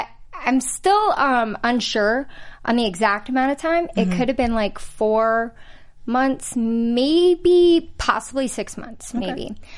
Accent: Kentucky, United States; I'm from Kentucky, small town. Yeah. Like, we don't even make it on the map.

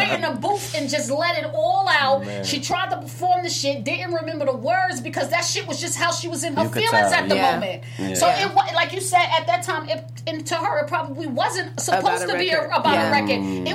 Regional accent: New York, United States; I'm from Farmers and Gaia Brew.

